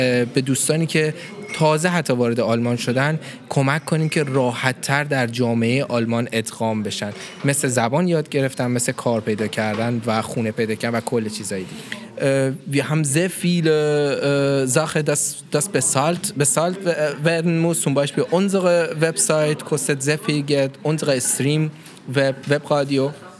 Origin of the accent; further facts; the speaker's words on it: Iran; now in Germany; ich komme aus dem Iran. Seit 5 Jahren bin ich in Deutschland.